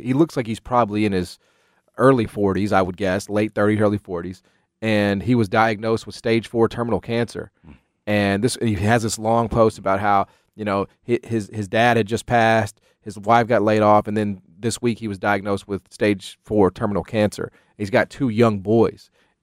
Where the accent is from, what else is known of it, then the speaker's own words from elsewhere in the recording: Memphis, Tennessee, United States; I didn't grow up in Osceola. I grew up in Memphis. I went to public school in Memphis, Tennessee. I went to the University of Memphis.